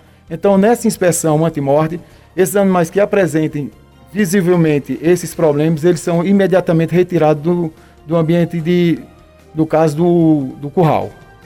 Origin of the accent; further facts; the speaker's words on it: Monteiro, Paraíba, Brazil; now in Ouro Velho, Brazil; eu há muito tempo já no município de Ouro Velho, eu sou natural do município de Monteiro, Paraíba.